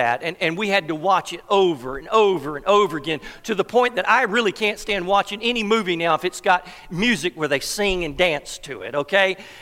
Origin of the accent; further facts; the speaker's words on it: Eastman, Georgia, United States; now in Loganville, United States; I'm originally from Georgia, down in South Eastman.